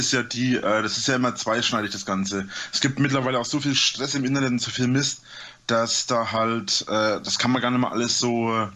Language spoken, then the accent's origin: German; Bavaria, Germany; ich wohne ja in der Nähe von Nürnberg, ich bin ja aus Franken.